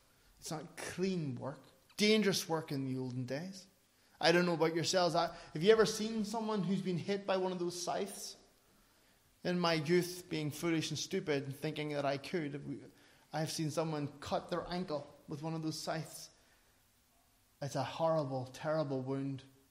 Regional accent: Ireland; because I'm Irish.

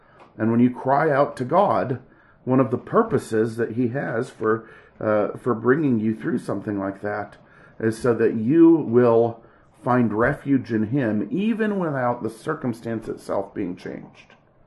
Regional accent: Michigan, United States; where I grew up in Michigan, you would ask where they lived.

